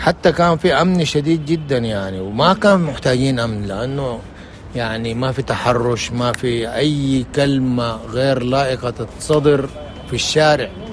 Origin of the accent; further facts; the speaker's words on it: Khartoum, Sudan; من مواليد الخرطوم 1955. يعني عشت في الخرطوم أيام ما كانت شوية منضبطة ومنظمة أكثر من اليوم.